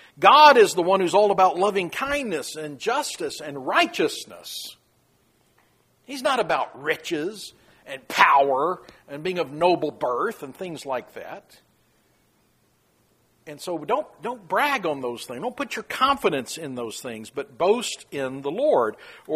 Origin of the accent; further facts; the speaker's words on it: United States; I might put my confidence in the fact that I am an American.